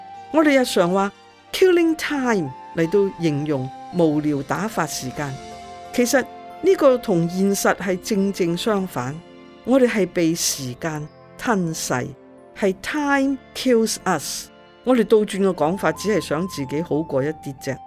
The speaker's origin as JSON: {"language": "Chinese", "country": "Hong Kong", "second_language": "Chinese", "said": "我们香港人过去是用了一生的工作时间，只能够很辛苦地换到一间蜗居"}